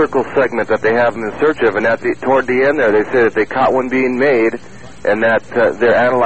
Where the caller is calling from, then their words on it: California, United States; Burrock, California.